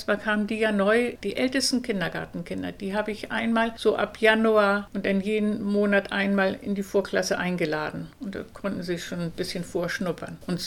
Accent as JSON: {"language": "German", "country": "Germany", "moved": "yes", "lives_now": "Denmark", "said": "Ich komme auch aus Deutschland und kannte das mit den Schultüten."}